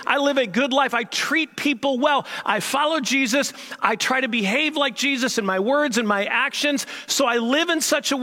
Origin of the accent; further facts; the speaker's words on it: St. Louis, Missouri, United States; I grew up in St. Louis, or actually suburb of St. Louis. I've told you many times, and all of my side of the family is back there.